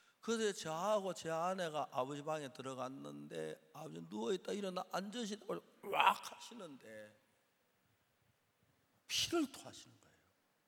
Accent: Seonsan, North Gyeongsang, South Korea; 선산이 경북 선산이 제 고향인데

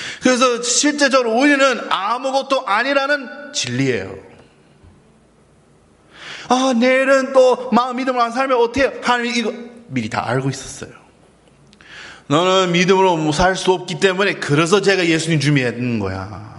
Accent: United States; Korean is a second language; 예, 난 미국 사람이니까 미국 문화가 남편 아내 같이 설거지 하는 거예요.

